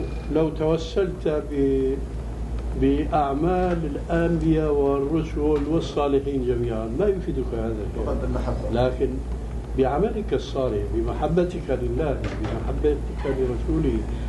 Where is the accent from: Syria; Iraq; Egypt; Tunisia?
Syria; now in Amman, Jordan; عندنا في عمان وهو اولا الباني وسوري مثلي